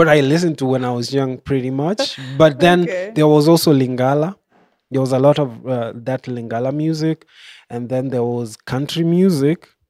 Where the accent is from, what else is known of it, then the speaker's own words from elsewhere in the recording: Kawangware, Nairobi, Kenya; So I grew up around Kawangware. Like that's where those are the first memories I remember, somewhere in Kawangware.